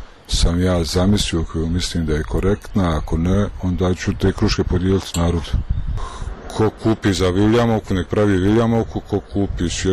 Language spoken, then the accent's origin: Bosnian; Srebrenica, Republika Srpska, Bosnia & Herzegovina; born there; otac mi je ovdje ukopan isto, ja sam rođen u Srebrenici, moja porodica datira ovdje od možda ona za 200-300 godina.